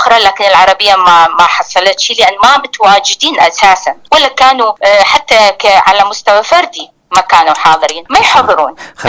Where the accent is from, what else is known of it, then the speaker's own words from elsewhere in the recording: Iraq; ولكن كوني عراقية